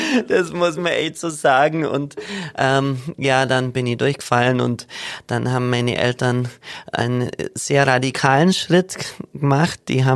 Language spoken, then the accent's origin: German; Hawangen, Bavaria, Germany; born or raised there